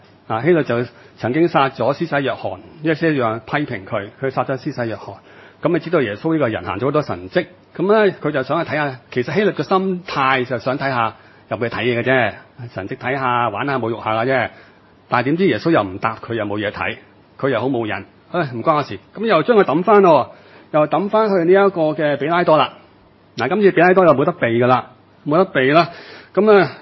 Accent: China; 我哋中國人

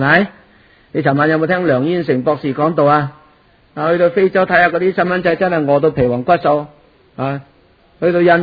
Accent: Guangdong, China; 所谓我哋广东人话，做嘢咧就叫揾食啊嘛

